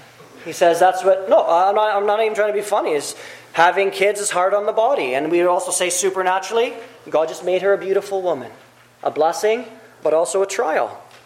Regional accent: England, United Kingdom; I don't know. I'm not Hebrew. I'm English.

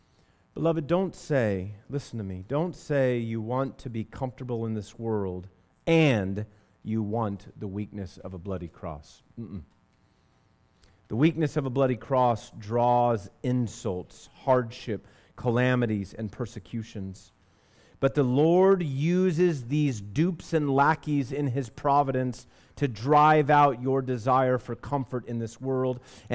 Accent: United States; I am uncomfortable with Paul's glorification of weakness when I am thinking, as an American, as a red-blooded male, as a citizen with rights

